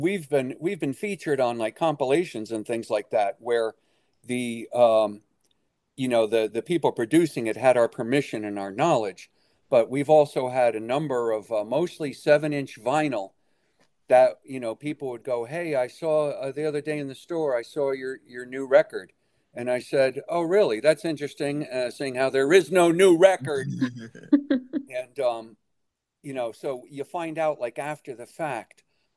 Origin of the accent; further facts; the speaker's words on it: New Jersey, United States; moved away as an adult; I was the Typhoid Mary of punk rock in my hometown. I had lived out of my work took me out of New Jersey, and opportunity to be in places where there was a lively music scene.